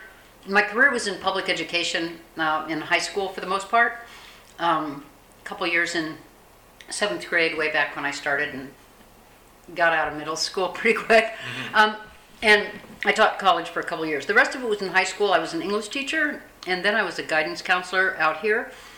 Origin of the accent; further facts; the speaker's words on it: Iowa, United States; moved away as an adult; also born or lived in Sheraton; now in Portland, United States; I was born in Sheraton, Iowa, in 1941, August 13th, 1941. I grew up in Iowa. I moved to Portland in 1981 with my two sons and my three cats.